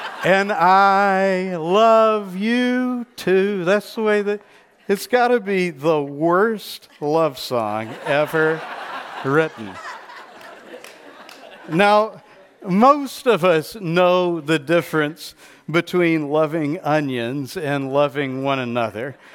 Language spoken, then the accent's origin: English; Texas, United States; When I was growing up in Texas, I heard an old love song by a country singer